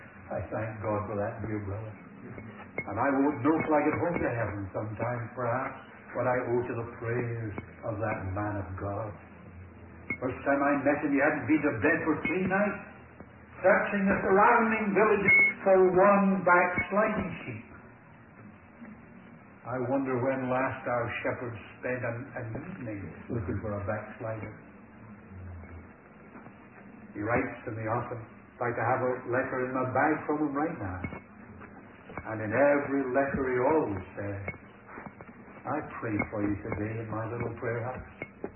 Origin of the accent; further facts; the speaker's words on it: Scotland, United Kingdom; Here I am from Scotland, would you believe it?